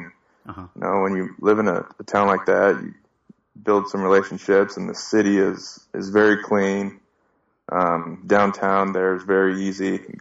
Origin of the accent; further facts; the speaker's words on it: Seattle, Washington, United States; I grew up in Seattle, so I was a huge Ichiro fan